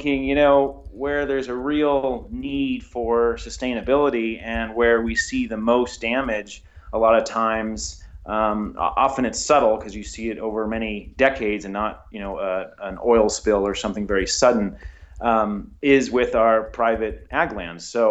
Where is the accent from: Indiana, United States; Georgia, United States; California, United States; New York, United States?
California, United States; No, I grew up in Northern California in a suburb of San Francisco, and we didn't do any really gardening of ourselves.